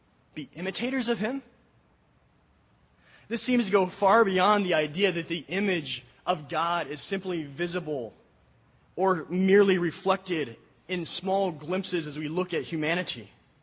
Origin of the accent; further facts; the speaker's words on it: Colorado, United States; I grew up in Colorado, and as I was reading this, I began to think of the Arkansas River that we floated down many times on a raft.